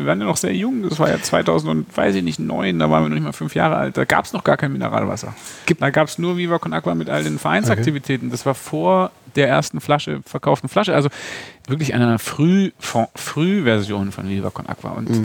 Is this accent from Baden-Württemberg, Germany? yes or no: yes; Baden-Württemberg, Germany; Zweitens bin ich Schwabe.